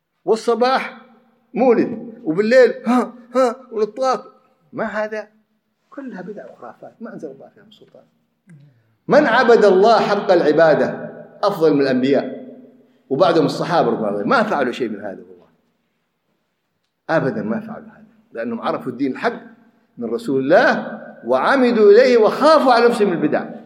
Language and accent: Arabic; Yemen; وعندنا في اليمن يفعلون هذا قبور هذا طوفوا بها ويفعلون هذا